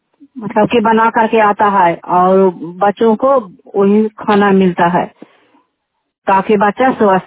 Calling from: Hilsa, Bihar, India; और मैं हिलसा ब्लॉक से बोल रही हूँ

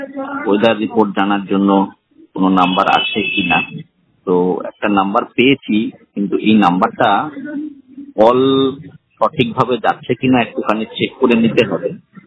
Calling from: West Bengal, India; আমি পশ্চিমবঙ্গের অন্তর্গত উত্তর চব্বিশ পরগনা জেলা থেকে

